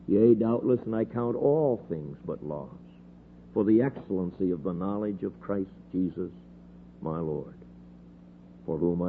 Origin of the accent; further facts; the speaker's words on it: United States; born there; I'm not a naturalized citizen. I was born in the United States, not of naturalized citizens, but my parents were also born in the United States.